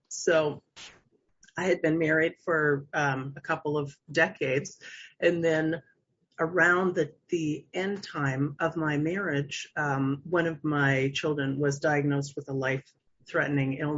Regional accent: Canada; I'm Canadian. I live in British Columbia.

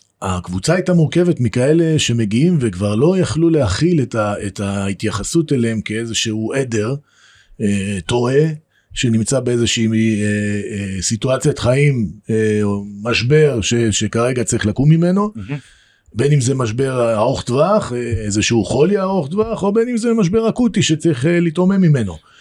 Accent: Beersheba, Southern District, Israel; בעצם זה הגדילה שלי וההתפתחות שלי בבאר שבע. גדלתי בשכונה ד', עם כל הדברים הטובים שבה, ועם כל האהבה שלי כמובן לעיר באר שבע.

